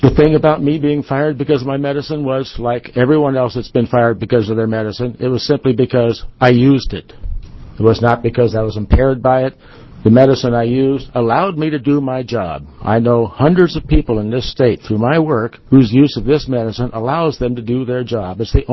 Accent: Williams, Oregon, United States; I'm from Williams, Oregon.

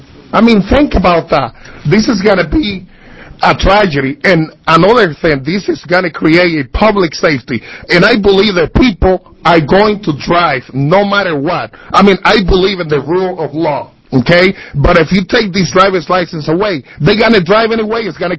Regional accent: Dominican Republic; now in Salem, United States; Obviously, I'm from Dominican Republic, but I've been living in Salem for the last 22 years.

